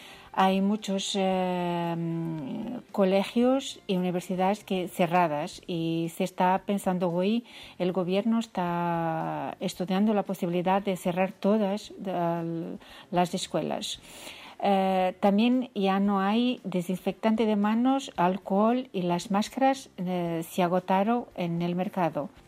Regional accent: Portugal; Spanish is a second language; now in Porto, Portugal; Hola, yo soy portuguesa, vivo en Porto.

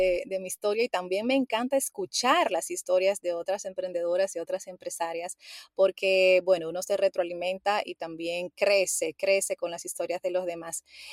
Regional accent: Dominican Republic; sobre todo en República Dominicana, que es de donde soy yo

